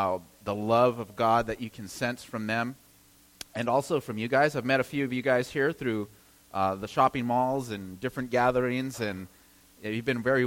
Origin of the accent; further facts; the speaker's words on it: Upland, California, United States; We're from Upland, California. It's about 30 minutes east of Los Angeles.